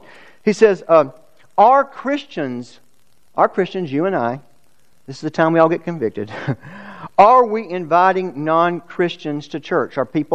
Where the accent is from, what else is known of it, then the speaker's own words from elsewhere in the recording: Georgia, United States; I grew up on Lake Lanier, so I'm well aware of what they look like.